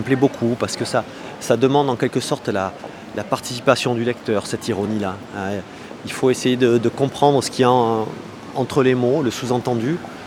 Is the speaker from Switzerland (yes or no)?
no; Southwest France, France; Je suis du Sud-Ouest, alors c'est pas si facile de venir à Nantes.